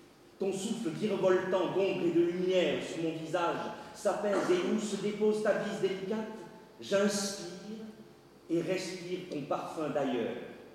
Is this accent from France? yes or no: no; Comoros; born there; French is a second language; J'ai 17 ans. Je suis né aux Comores.